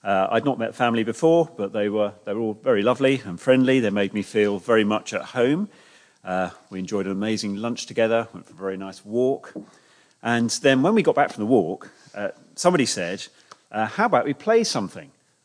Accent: London, United Kingdom; When I was growing up in North London, we'd always go and see the lights together.

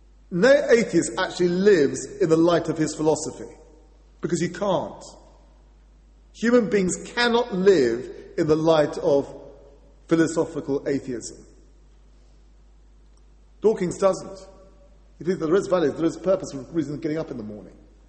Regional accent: England, United Kingdom; I had a really kind of abused childhood, being an Englishman, being thrashed by the Welsh all through the 70s.

